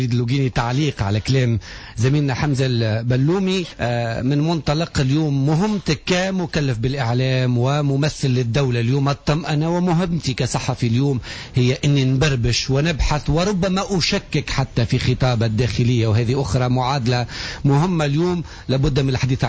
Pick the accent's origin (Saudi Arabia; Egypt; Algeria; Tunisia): Tunisia; احنا كاعلام تونسي